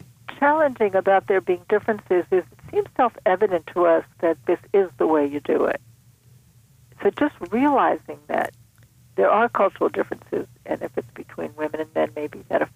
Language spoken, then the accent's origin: English; New York City, New York, United States; Now, you may have guessed I'm from New York City, where we can say that.